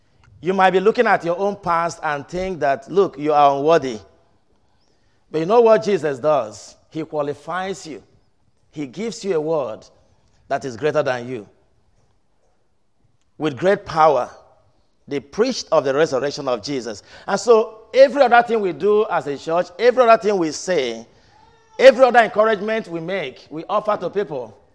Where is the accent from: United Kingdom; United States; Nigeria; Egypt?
Nigeria; I was not appointed because I'm originally a Nigerian.